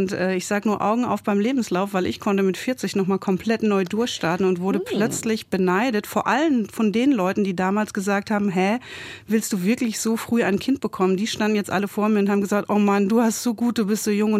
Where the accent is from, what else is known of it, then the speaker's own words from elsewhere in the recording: Eifel, Germany; now in Leipzig, Germany; ich würde schon sagen, die Eifel ist meine Heimat. Das ist die Gegend, wo ich herkomme. Und trotzdem fühle ich mich in Leipzig jetzt auch so richtig zu Hause. Und vor kurzem hat jemand zu mir gesagt, ich wäre jetzt ein waschechter Wossi, halb Wessi, halb Ossi.